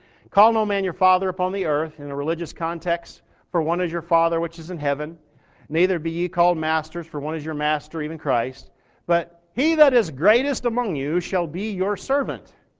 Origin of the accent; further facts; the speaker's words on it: Minneapolis, Minnesota, United States; yeah, I'm from Minneapolis too, you know.